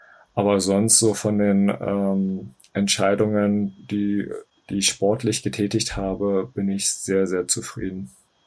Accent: Finsterwalde, Brandenburg, Germany; born there; Das ist in der Nähe von meinem Geburtsort Finsterwalde.

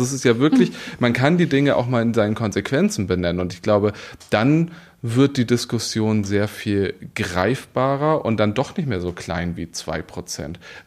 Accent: Schleswig-Holstein, Germany; ich komme aus Schleswig-Holstein.

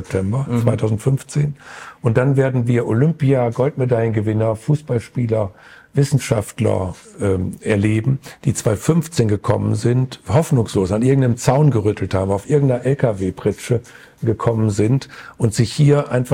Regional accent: Burgwedel, Lower Saxony, Germany; In meine Heimatgemeinde Burgwedel ist eine Familie gekommen aus Afghanistan.

